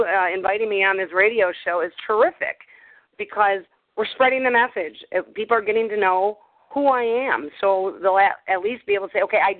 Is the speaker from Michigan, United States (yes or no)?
yes; Redford Township, Michigan, United States; And I grew up in Redford Township.